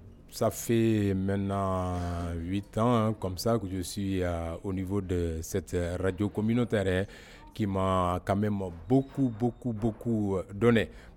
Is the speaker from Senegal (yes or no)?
yes; Samekouta, Kédougou, Senegal; Je suis de Samekouta, à 8 km de Kédougou.